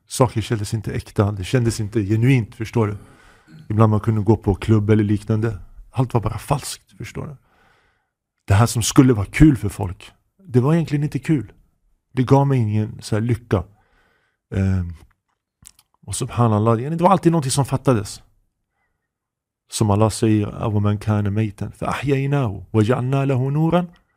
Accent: Uppsala, Uppsala County, Sweden; jag växte upp i Gottsunda med mamma och gick i Gottsunda skolan.

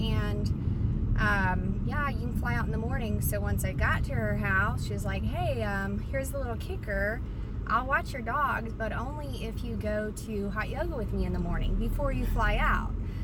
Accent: Houston, Texas, United States; I am originally from the Houston area, have traveled quite a bit, lived in different places around Texas.

